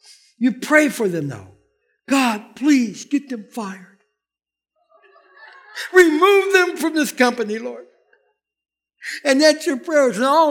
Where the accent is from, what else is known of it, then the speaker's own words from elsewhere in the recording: United States; born there; I'm an American. Born in America.